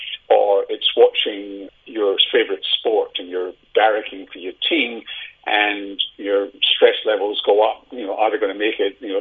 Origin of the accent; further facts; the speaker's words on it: Glasgow, Scotland, United Kingdom; growing up in Glasgow, in the days that I grew up in Glasgow